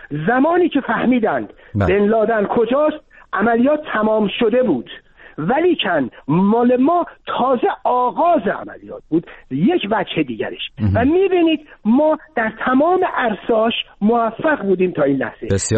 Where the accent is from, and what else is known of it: Iran